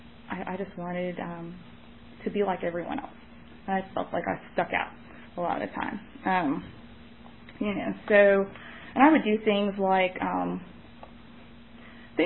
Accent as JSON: {"language": "English", "town": "New York City", "region": "New York", "country": "United States", "said": "I am originally from New York, both the city and the state. I have no accent anymore unless I get really worked up, which can happen."}